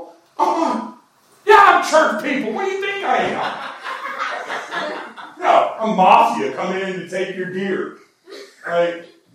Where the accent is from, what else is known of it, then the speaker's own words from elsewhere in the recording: Jackson, Tennessee, United States; I'm from Jackson, Tennessee.